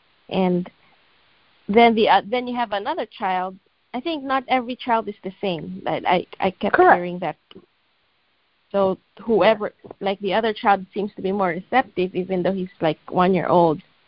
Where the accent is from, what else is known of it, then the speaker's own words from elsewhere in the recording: Philippines; now in United States; growing up in the Philippines, there were, you know, every home, even the homes of the poor, have TV.